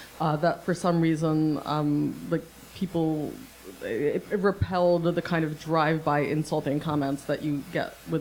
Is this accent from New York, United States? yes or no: yes; New York, United States; I'm from New York. I couldn't possibly comment on any of those.